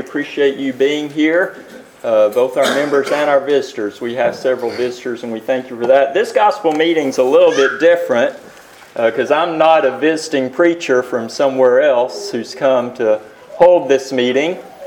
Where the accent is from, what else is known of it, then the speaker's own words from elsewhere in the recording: Loudon, Tennessee, United States; Where I grew up in Loudoun, Tennessee, there was one right down the street from where I lived.